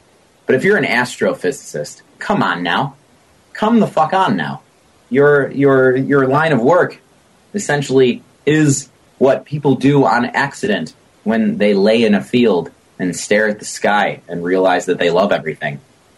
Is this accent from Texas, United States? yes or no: no; Michigan, United States; But I am nasally. I'm from Michigan. We are called Michiganders